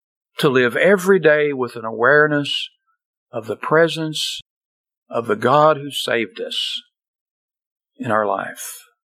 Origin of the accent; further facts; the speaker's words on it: Crab Orchard, West Virginia, United States; I came from Poduck Holler, West Virginia, known as Crab Orchard, West Virginia. I literally grew up in several different hollers in the hills of West Virginia.